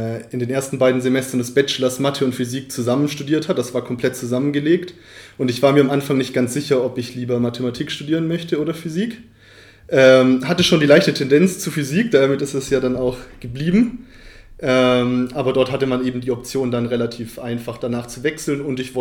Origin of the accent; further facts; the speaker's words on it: Bavaria, Germany; also born or lived in Zürich; Genau, ja, in meiner Heimatstadt war ich auf der Schule.